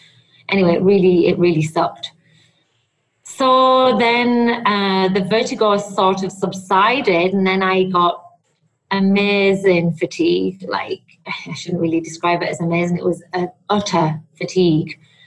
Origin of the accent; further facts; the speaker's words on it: United Kingdom; I'm stoic. You know, I'm British.